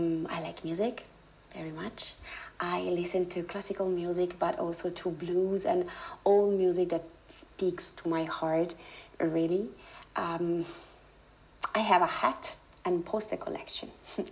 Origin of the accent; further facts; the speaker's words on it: Vicenza, Veneto, Italy; English is a second language; moved away as an adult; also born or lived in Berlin; now in Rome, Italy; I'm 29 years old and at the moment I live in Rome. I'm originally from Vicenza, city near Venice in the north of Italy.